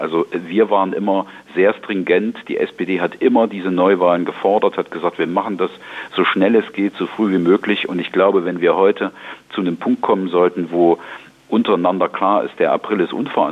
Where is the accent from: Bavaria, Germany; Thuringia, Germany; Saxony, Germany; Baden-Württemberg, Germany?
Thuringia, Germany; Gotha; Mein Heimatort ist Gotha.